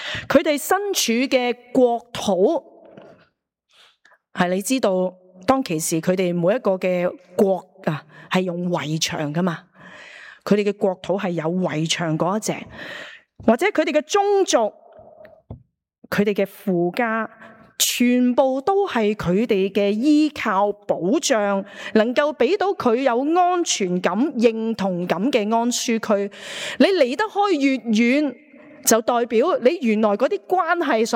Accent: Hong Kong; 我哋香港人咧，多数小康之家，未必好明白大家族啊

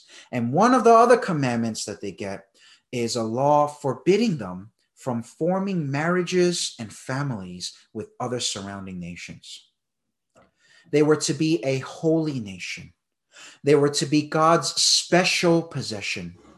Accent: United States; I might have an issue because I'm American and my wife's Australian.

